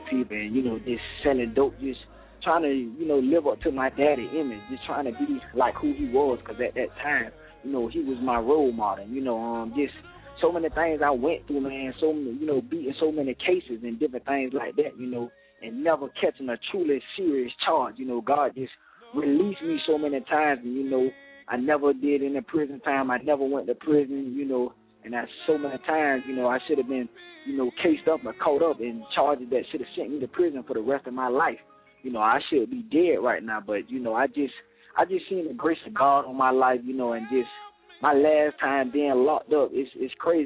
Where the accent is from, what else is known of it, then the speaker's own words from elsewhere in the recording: Jacksonville, Florida, United States; Well, you know, man, I'm from Jacksonville, Duval County, and pretty much me, I was not born and raised in the church at all.